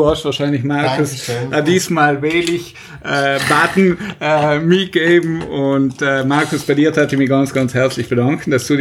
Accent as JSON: {"language": "German", "region": "Trentino-Alto Adige", "country": "Italy", "said": "es ist nicht so selbstverständlich, dass wir als Südtiroler einen Abgeordneten oder eben überhaupt stellen können"}